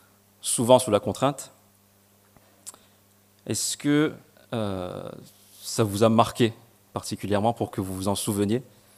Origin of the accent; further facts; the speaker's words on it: Madagascar; first language Malagasy; French is a second language; j'ai grandi à Madagascar, donc le malgache est ma langue maternelle.